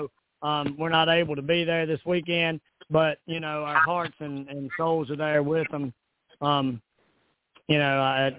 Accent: North Carolina, United States; accent: Southern; No, it's real. You know, I'm a Southerner. I'm proud of it. I'm from the Blue Ridge Mountains in North Carolina.

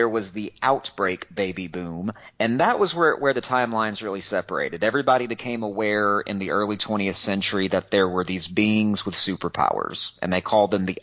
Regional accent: the South, United States; I'm a Southerner

